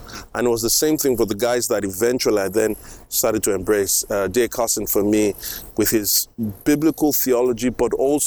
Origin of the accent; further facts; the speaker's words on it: Lagos, Nigeria; born there; I was born in Lagos. I was second of two children.